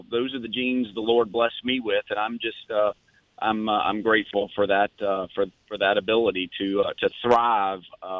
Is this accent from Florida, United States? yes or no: yes; Fernandina Beach, Florida, United States; So I am one of nine kids born to … who moved here from Kentucky. So we grew up in Fernandina Beach.